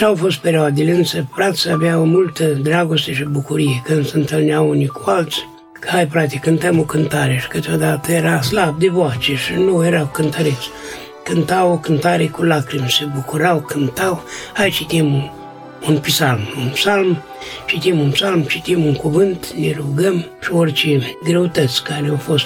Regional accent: Bilca, Suceava County, Romania; Noi eram din Bilca și mergeam la Vicul.

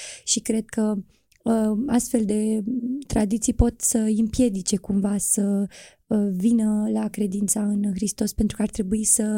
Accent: South Africa; now in Romania; sunt din Africa de Sud și acum mă aflu în România

